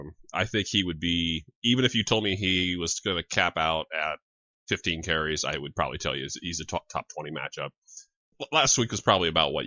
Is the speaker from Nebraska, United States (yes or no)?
yes; Nebraska, United States; I'm originally from Nebraska.